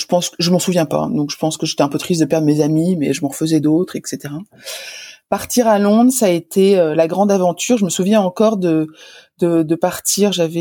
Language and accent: French; Reims, Grand Est, France; J'ai grandi, je suis née à Reims, je suis rémoise.